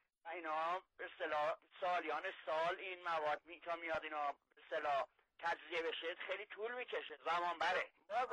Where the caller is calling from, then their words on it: Isfahan, Iran; از اصفهانم.